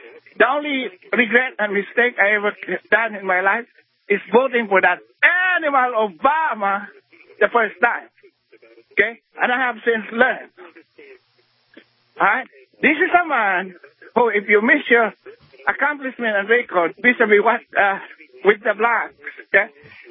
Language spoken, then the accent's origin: English; New Jersey, United States; I'm from New Jersey, okay?